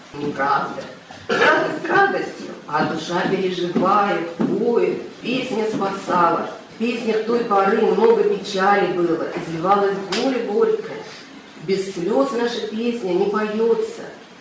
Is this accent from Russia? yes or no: yes; Ural, Russia; в том числе и мы, уральцы.